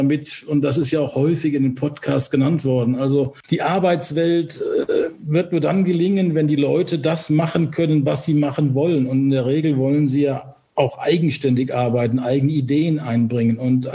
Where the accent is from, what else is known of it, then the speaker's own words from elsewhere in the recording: Cologne, North Rhine-Westphalia, Germany; accent: Cologne; Und dann war es ja auch ein Schritt zurück ins Rheinland, wo ich ja herkomme. Ich komme ja aus Köln. Man hört es wahrscheinlich auch an meinem Kölner Singsang so ein bisschen.